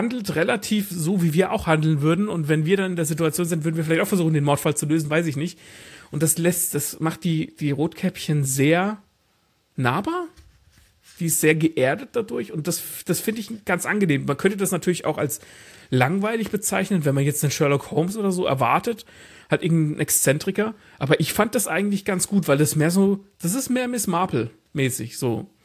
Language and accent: German; Hesse, Germany; born there; sind da geboren im Nachbarort, wo ich geboren bin.